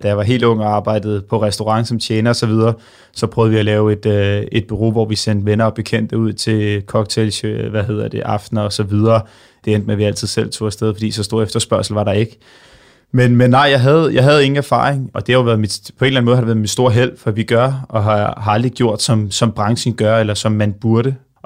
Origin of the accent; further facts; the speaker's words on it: Snekkersten, Capital Region of Denmark, Denmark; Og så starter vi egentlig op i Helsingør, hvor jeg er fra. Jeg er fra Snekkersten.